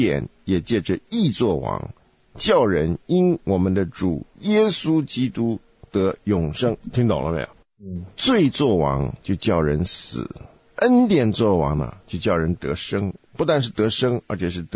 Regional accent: China; 我们中国人不是有一句话说，公说公有理，婆说婆有理吗？

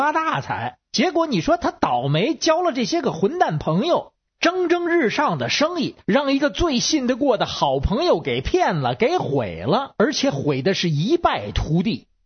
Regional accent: Beijing, China; 各位听众好，我是北京的

